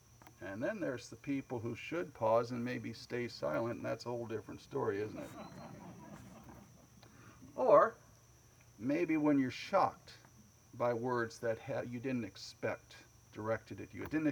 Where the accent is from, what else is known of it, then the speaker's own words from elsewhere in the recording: United States; I have assimilated. I have assimilated. I'm just an American like you. I talk like you. I celebrate the holidays you celebrate.